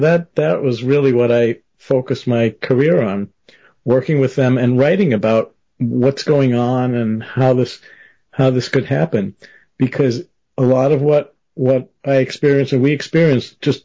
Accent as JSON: {"language": "English", "town": "Boston", "region": "Massachusetts", "country": "United States", "tie": "born or raised there", "said": "and I grew up in the Boston area."}